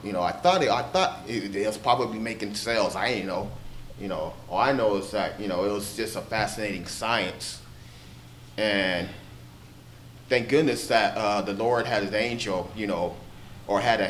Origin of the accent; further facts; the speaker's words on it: Lemon Grove, California, United States; also born or lived in Athens, Greece; I was born in Greece, and then in 79, you know, when I was five, because I was born in 74, I actually lived in Lemon Grove and on Massachusetts Street.